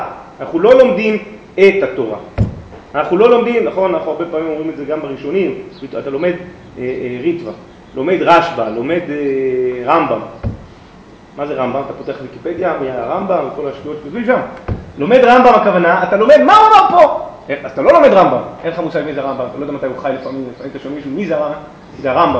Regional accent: Herzliya, Tel Aviv District, Israel; אני זוכר בילדותי, אני גדלתי בהרצליה

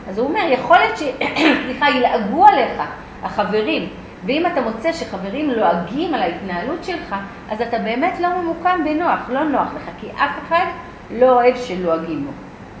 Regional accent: Ra'anana, Central District, Israel; אני זוכרת, גדלתי ברעננה

